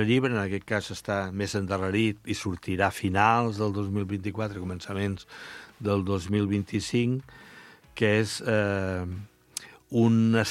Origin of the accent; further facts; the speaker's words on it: Catalonia, Spain; no som de l'Anoia, o no som del Garraf, no, som del Penedès